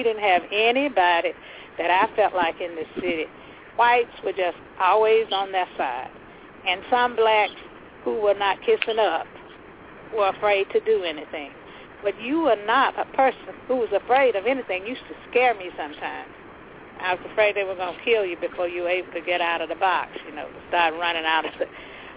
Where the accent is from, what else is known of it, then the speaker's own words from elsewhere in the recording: Selma, Alabama, United States; I grew up in Selma, and, of course, it was strongly segregated then. And I went to a segregated high school and everything, came back into work into a segregated high school as a teacher.